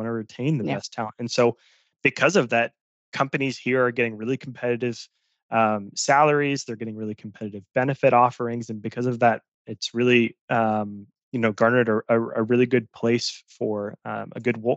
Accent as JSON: {"language": "English", "town": "San Diego", "region": "California", "country": "United States", "tie": "born or raised there", "said": "I'm born and raised in San Diego, too. I went other places temporarily, but I always knew I wanted to come back to San Diego"}